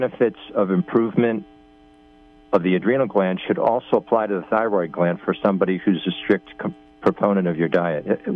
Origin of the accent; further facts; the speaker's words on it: Long Island, New York, United States; from Long Island.